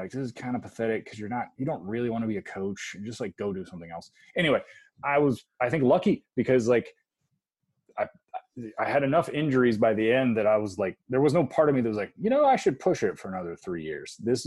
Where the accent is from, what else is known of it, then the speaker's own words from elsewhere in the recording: United States; Like I could digest Spanish culture better than I can digest American culture because I'm American.